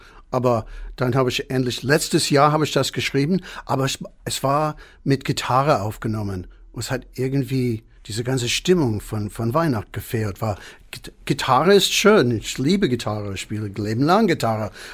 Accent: United States; German is a second language; Und ich bin Amerikaner, ich nehme das wirklich im Ernst.

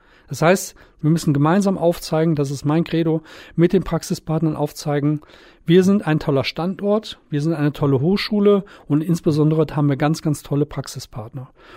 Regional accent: North Rhine-Westphalia, Germany; Also ich komme aus dem Rheinland, bin dort aufgewachsen, habe da studiert. An der RWTH Aachen, Rheinisch-Westfälischen Technischen Hochschule, habe ich studiert und promoviert.

